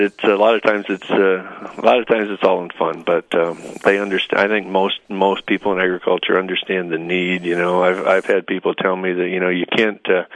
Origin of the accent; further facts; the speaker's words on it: South Dakota, United States; I grew up in South Dakota and grew up on a farm up there.